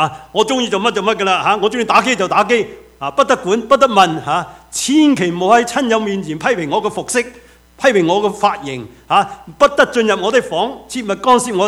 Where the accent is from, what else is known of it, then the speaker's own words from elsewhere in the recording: China; 我哋中国人讲一句说话好啊，路遥就知马力，日久就见人心